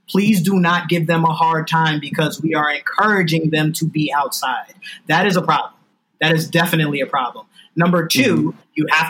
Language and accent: English; New York City, New York, United States; You know, I'm from New York City. I live in Brooklyn.